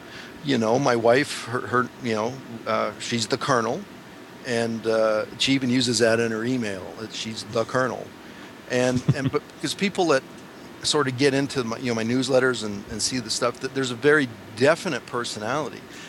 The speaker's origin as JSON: {"language": "English", "country": "Canada", "said": "okay, I'm a Canadian. I am the one red-blooded Canadian male who doesn't play hockey."}